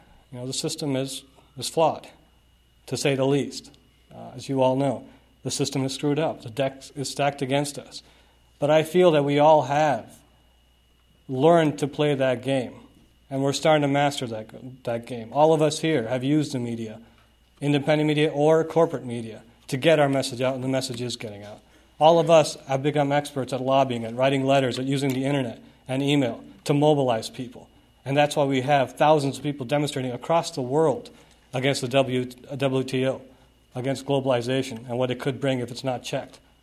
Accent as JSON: {"language": "English", "country": "India", "moved": "yes", "lives_now": "United States", "said": "I'm an immigrant. I got off the boat 10 years ago, and I'm glad to be here. You know, I'm from India"}